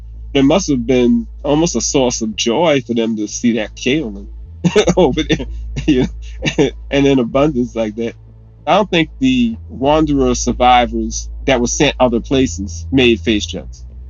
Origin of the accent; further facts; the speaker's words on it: Charleston, South Carolina, United States; When I was growing up in Charleston, there were actual legitimate drugstores